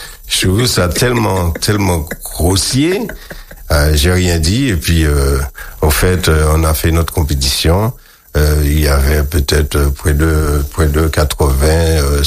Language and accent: French; Martinique; J'ai dit je suis de la Martinique et je suis venu.